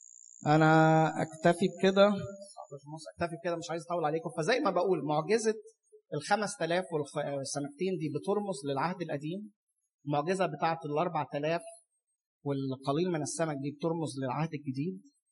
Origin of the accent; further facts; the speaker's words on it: Egypt; واحنا ساعات كمصريين ما يعني النظام ده عندنا في مصر حاجه يعني مش موجود،